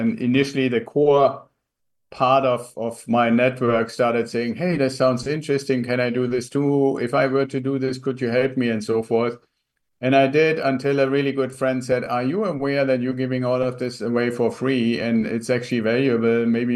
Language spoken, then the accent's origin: English; Germany; English is a second language; moved away as an adult; now in United States; I'm originally from Germany, still have a little bit of an accent, I think. Came to the US as part of an exchange with the German US Air Force, and then spent about 6 years with the US Air Force.